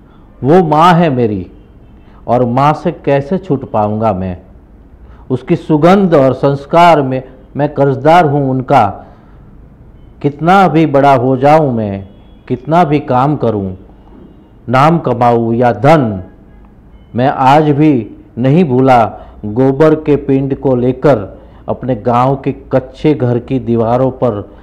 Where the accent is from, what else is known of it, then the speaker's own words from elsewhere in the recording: Gujarat, India; मैं जानता हूँ कि मैं बाबूजी के छोटे से गांव से शुद्ध गुजराती शिक्षक गांधीयन मैं आज भी बड़े गर्व से कहता हूँ